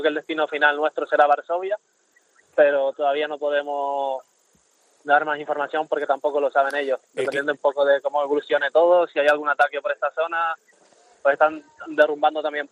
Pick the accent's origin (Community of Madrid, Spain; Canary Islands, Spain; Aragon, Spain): Canary Islands, Spain; Moya; Gobierno de Canarias, Moya, de mi pueblo